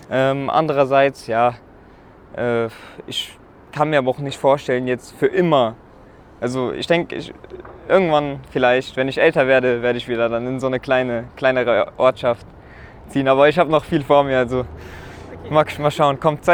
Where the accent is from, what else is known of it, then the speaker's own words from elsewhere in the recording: Iran; dann meine Heimat, Iran.